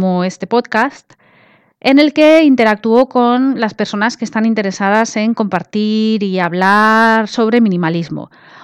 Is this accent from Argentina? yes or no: no; Spain; moved away as an adult; also born or lived in England; estuve viviendo en Inglaterra. Yo soy de España y me trasladé a Inglaterra durante unos 4 años